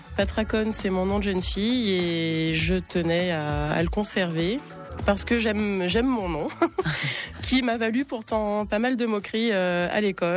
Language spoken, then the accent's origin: French; Andrézieux-Bouthéon, Auvergne-Rhône-Alpes, France; also born or lived in Saint-Étienne, France; je suis née à Saint-Étienne, hein, mais j'y suis restée une semaine, à la maternité, évidemment. Après, j'ai vécu 1 an à Vauche. Ensuite, mes parents ont déménagé sur Andrézieux-Boutéon.